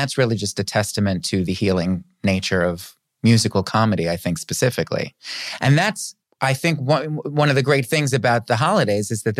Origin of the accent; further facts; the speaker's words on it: Florida, United States; also born or lived in Long Island; Technically, I'm a New Yorker. I was born on Long Island, but then we moved to South Florida. See, I still say Florida, when I was about 9 years old, and then stayed there for 11 years.